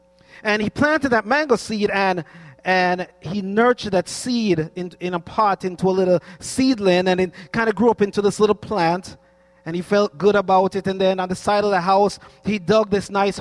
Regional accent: United States; And so in our yard at 731, is what we call the house that we grew up in the United States.

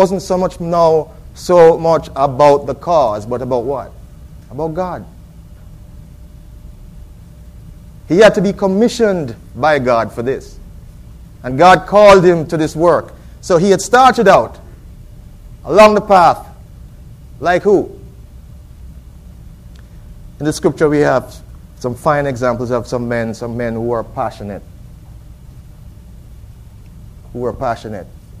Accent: Jamaica; And anywhere I go, and I mention that I'm a Jamaican, people know about Jamaica because of the influence

